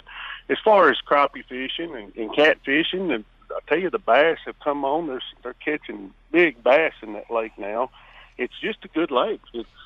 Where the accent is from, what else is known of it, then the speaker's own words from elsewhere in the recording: McKinney, Texas, United States; You know, I grew up here around McKinney and fished Lavon from, I think my first memories of fishing was probably on Lavon and back in the early 70s.